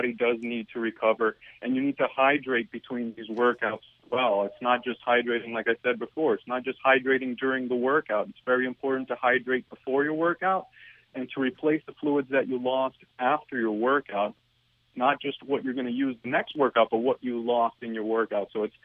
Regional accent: Puerto Rico; I grew up in Puerto Rico and played football as well, so I know the heat very well

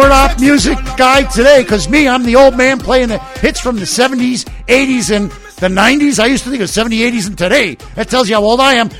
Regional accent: Miami, Florida, United States; I grew up in Miami, and I just proved it.

